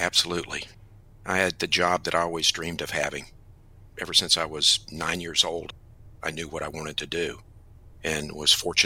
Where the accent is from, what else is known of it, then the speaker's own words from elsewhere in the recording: Homestead, Florida, United States; I grew up in Homestead, right on the edge of the Everglades. In fact, it's the gateway to Everglades National Park.